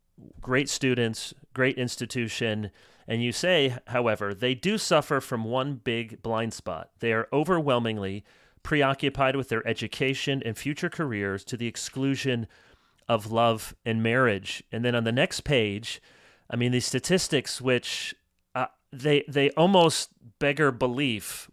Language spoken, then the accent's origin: English; Grand Rapids, Michigan, United States; I grew up in Grand Rapids, Michigan.